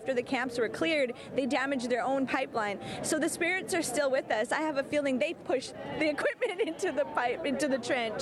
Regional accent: North Dakota, United States; I'm from North Dakota, right in the heart of the Bakken Shale oil formation

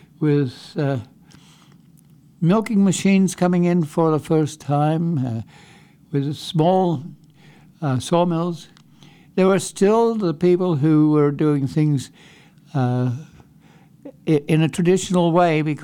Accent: Australia; also born or lived in United States; I have legs in two countries. I grew up in Australia, and I've spent a lot of time in the U.S. And so this is part of my home. But Australia is also part of my home.

